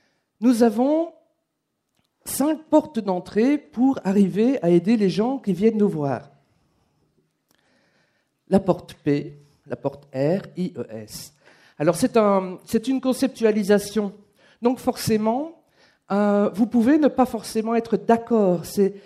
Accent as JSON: {"language": "French", "country": "Belgium", "said": "je viens du pays du Nord, de la Belgique, où on a l'habitude des différentes langues."}